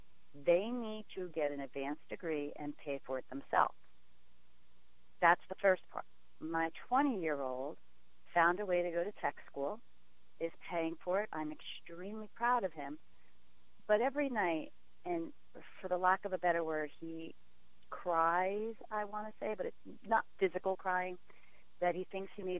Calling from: Little Falls, New Jersey, United States; I'm calling from Little Falls, New Jersey.

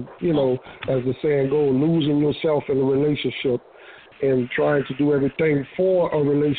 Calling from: Marietta, Georgia, United States; Yeah, I'm calling from Marietta, Georgia.

